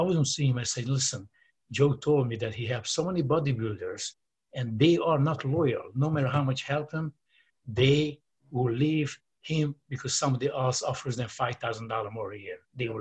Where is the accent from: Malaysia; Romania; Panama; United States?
Romania; English is a second language; So I was competing in Las Vegas 1984 Mr. Universe. I was the first communist guy on stage, you know, from Romania. I was representing Romania.